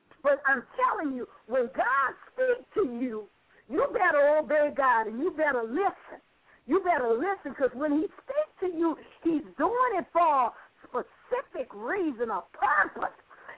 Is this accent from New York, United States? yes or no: no; New Orleans, Louisiana, United States; I'm from New Orleans. Hallelujah, but the Lord knew in 2005 Katrina was coming.